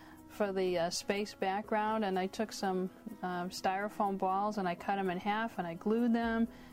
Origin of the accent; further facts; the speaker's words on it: Malden, Massachusetts, United States; I spent a lot of time growing up in the Malden housing projects, actually, and there was certain times where it was kind of a rough area